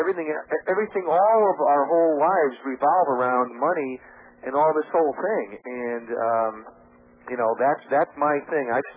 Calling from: Connecticut, United States; Yeah. I'm calling from Connecticut.

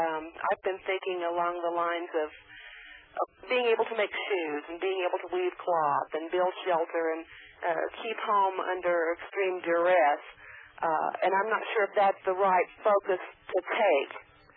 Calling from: Oklahoma, United States; Oklahoma.

